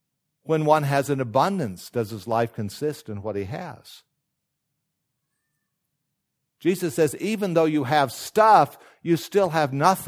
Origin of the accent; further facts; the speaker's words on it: Washington, United States; also born or lived in Kansas; I'm from Washington State. My mom and dad are both gone.